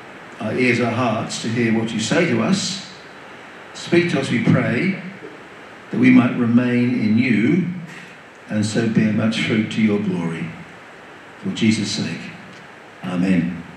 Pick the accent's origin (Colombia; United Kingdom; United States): United Kingdom; Liverpool, North West England; born there; I was born in England, in Liverpool. Both my parents are British. One culture has shaped me, and really one only, that's the British, I'm English.